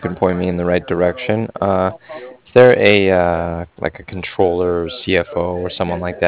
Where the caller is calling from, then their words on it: Cardiff, Wales, United Kingdom; And I'm calling from Cardiff, and that's spelled C-A-R-D-I-F-F, like Frank at the end.